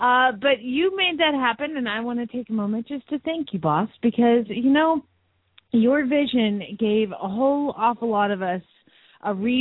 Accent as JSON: {"language": "English", "town": "Phoenix", "region": "Arizona", "country": "United States", "said": "from Phoenix, Arizona"}